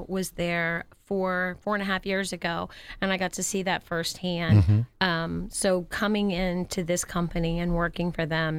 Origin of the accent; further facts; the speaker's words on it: Lancaster, Ohio, United States; I've raised my family here in Lancaster. I was born and raised myself here in Lancaster, in Fairfield County.